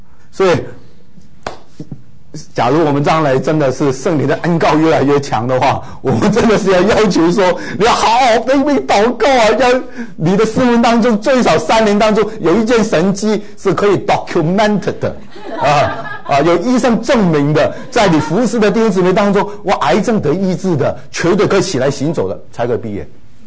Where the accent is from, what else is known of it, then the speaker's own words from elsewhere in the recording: Taiwan; 我们从台湾来的很多都喜欢研究存在主义啊